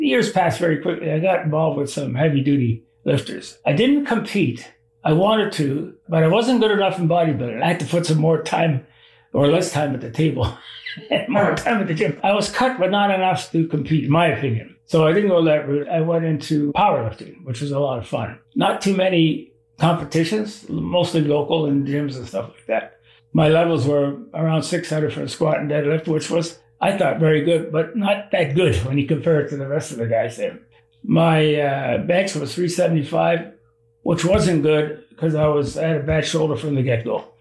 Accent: Toronto, Ontario, Canada; born there; I was born in Toronto.

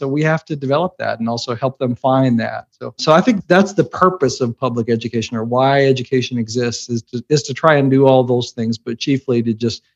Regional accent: Brandenburg, Kentucky, United States; I grew up in Meade County in Brandenburg. And, you know, it's a small town. I think when I grew up, there was definitely more cows than people in the community.

